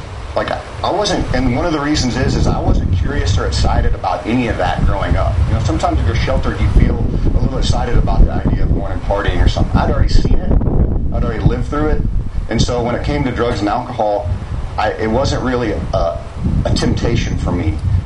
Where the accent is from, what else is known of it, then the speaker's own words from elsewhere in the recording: Lubbock, Texas, United States; born there; I was born in Lubbock. My parents were 19 years old when they had me.